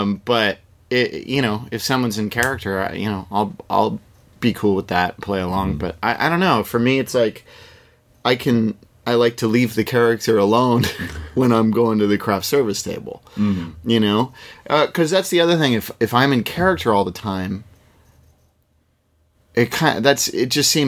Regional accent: Boston, Massachusetts, United States; It's like, oh, I'm from Boston.

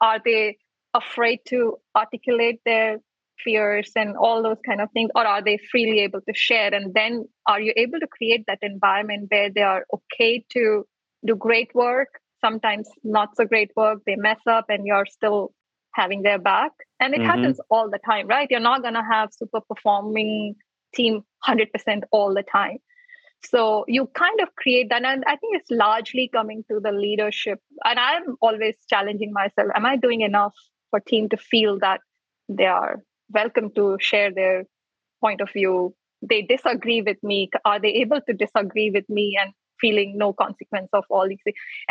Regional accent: India; I was born and raised in India.

